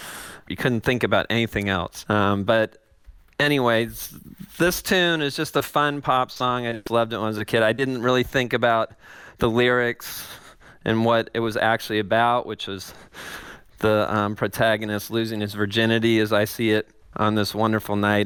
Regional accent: Los Angeles, California, United States; Los Angeles.

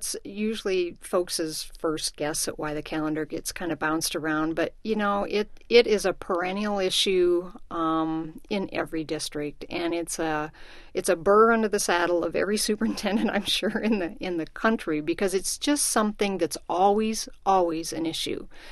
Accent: Iowa, United States; the way it was when I grew up in Iowa, which was, you know, until after Labor Day

